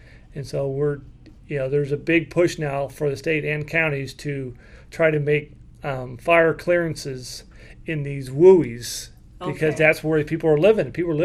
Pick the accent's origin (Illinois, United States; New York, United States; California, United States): California, United States; West Point; I grew up in District 2 around West Point.